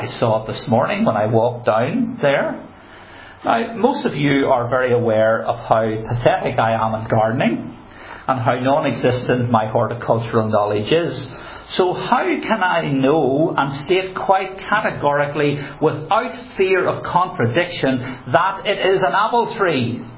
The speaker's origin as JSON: {"language": "English", "town": "Belfast", "region": "Northern Ireland", "country": "United Kingdom", "tie": "born or raised there", "said": "where I grew up in East Belfast"}